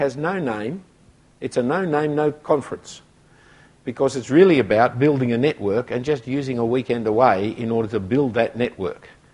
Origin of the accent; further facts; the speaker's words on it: Sydney, New South Wales, Australia; every child went to Sunday school except those who went to Saturday school because I grew up in Bellevue Hill.